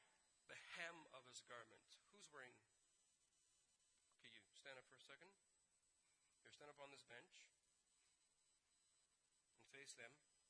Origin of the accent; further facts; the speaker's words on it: Canada; Now, I'm a Canadian, so when I read that somebody touched the hem of his garment, I think like a Canadian.